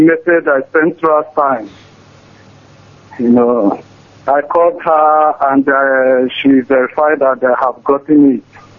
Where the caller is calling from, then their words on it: Geneva, Switzerland; I'm calling from Geneva, Switzerland.